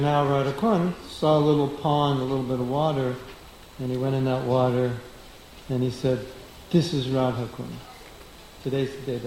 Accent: Los Angeles, California, United States; And I grew up in Los Angeles, so immediately I had this vision of Beverly Hills.

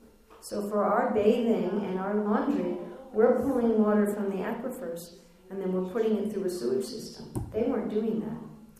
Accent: United States; I'm an American. We don't throw our garbage on the street.

